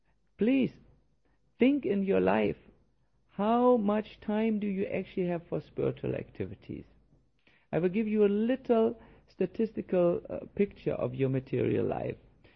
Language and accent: English; Germany; English is a second language; We come from Germany, and I will now give you a little verse from the Goethe poet.